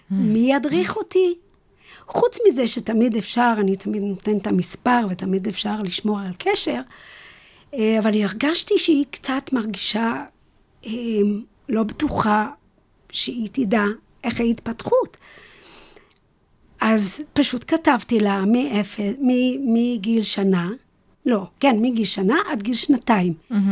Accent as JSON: {"language": "Hebrew", "country": "United Kingdom", "second_language": "Hebrew", "said": "נכון, נכון. למרות שאני עובדת בעברית והרבה"}